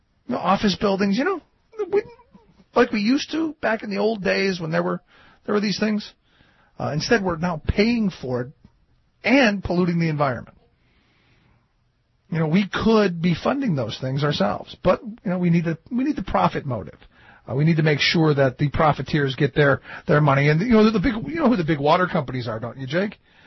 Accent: Ohio, United States; Well, something good from my home state.

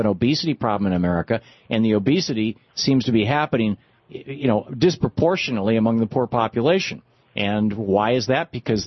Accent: Lansing, Michigan, United States; Diane in Lansing, Michigan, my hometown.

